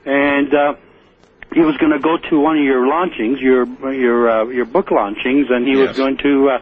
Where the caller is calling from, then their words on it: Newcastle, Ontario, Canada; I'm calling you from Newcastle, Ontario, Canada